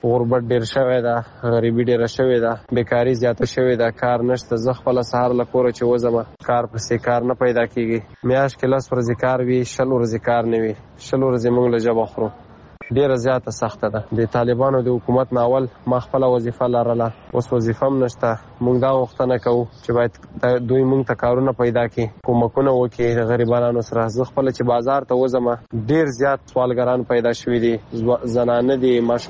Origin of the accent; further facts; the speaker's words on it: Kunar, Afghanistan; د کونړ ولایت اوسیدونکی یم.